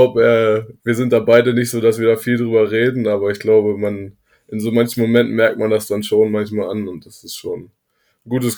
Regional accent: Lower Saxony, Germany; ich bin hier aufgewachsen in der Nähe von Hildesheim, in einem kleinen Dorf.

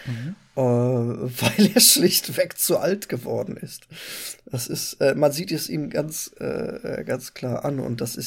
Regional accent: Germany; wir als Deutsche sind da ja sehr verwöhnt

